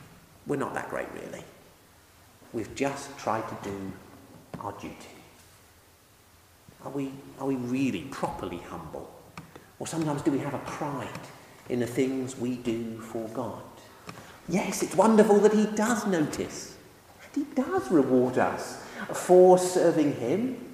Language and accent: English; United Kingdom; most of us do not have servants, and we are British.